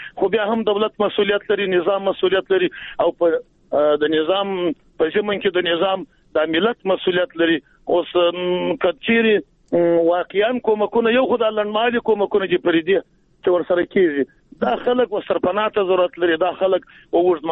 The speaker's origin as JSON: {"language": "Pashto", "region": "Jowzjan", "country": "Afghanistan"}